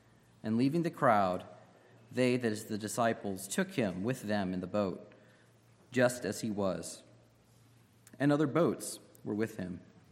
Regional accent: Iowa, United States; also born or lived in Chicago / Phoenix; I grew up in Iowa and Chicago and lived in Phoenix for a bit

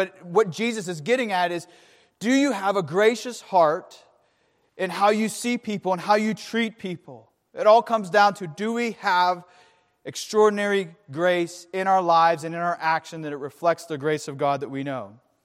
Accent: Pittsburgh, Pennsylvania, United States; I'm a guy who bleeds black and gold, so I might as well go back to my hometown.

